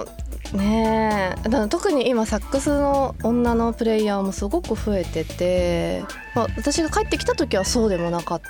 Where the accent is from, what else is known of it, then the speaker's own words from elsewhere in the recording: Kagoshima, Japan; ツアーファイナルを鹿児島でやって、あの久しぶりにやったんですけど、なんかだからそうやって自分が出身でインスト音楽を持ち込めるってことは、地元に